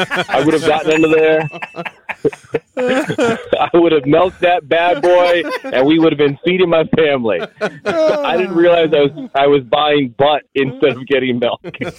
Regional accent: Florida, United States; I grew up in South Florida. We don't have cattle. We have crocodiles and alligators.

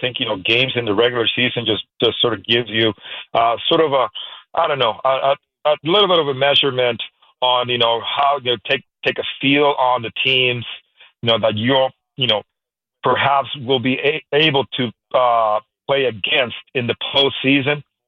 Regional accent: Puerto Rico; my background, I grew up in Puerto Rico

